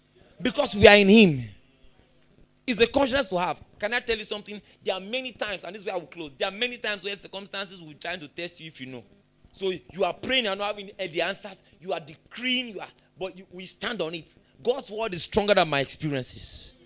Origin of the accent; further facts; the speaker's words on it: Delta, Nigeria; maybe you know I was from Delta State, I'm from Isoko, all those things.